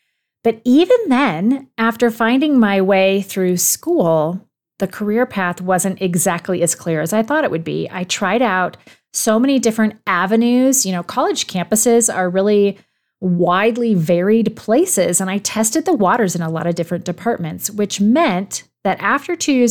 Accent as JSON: {"language": "English", "region": "California", "country": "United States", "said": "which is funny because I'm from California."}